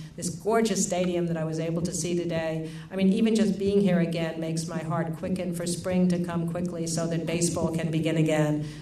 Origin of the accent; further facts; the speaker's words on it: Rockville Centre, New York, United States; And when he was the first Brooklyn Dodger outside of Ebbets Field that came to my hometown of Rockville Center, Long Island, that I would see in person.